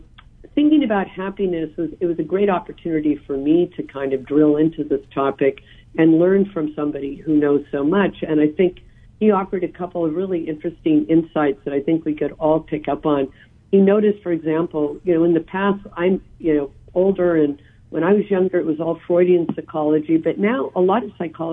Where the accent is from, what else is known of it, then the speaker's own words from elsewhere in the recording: California, United States; He teaches at UC Irvine, University of California at Irvine, so in my home state.